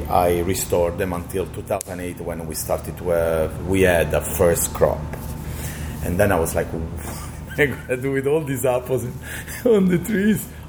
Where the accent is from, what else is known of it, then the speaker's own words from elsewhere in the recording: Italy; English is a second language; moved away; And I come from Italy, so I was a little snob about cider.